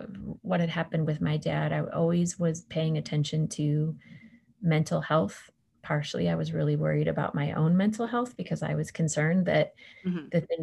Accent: California, United States; I grew up in California. I was born in the 70s

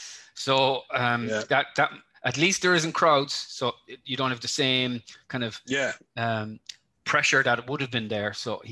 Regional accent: Ireland; Like, as an Irish person, I think if you're to put money on Rory

